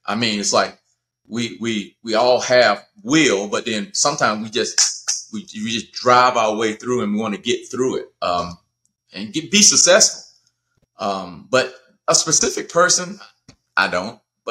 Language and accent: English; Georgia, United States; because I'm from Georgia. I'm a grit man.